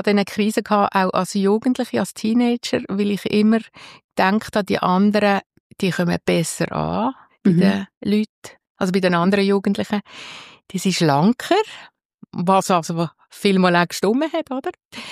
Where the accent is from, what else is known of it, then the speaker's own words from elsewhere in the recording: Sissach, Basel-Landschaft, Switzerland; ich bin auch hier in Sissach aufgewachsen. Ich habe ältere Brüder, zwei jüngere Schwestern.